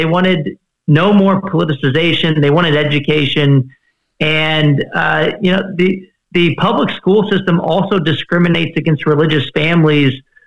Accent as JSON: {"language": "English", "region": "Texas", "country": "United States", "said": "My home state of Texas being the latest"}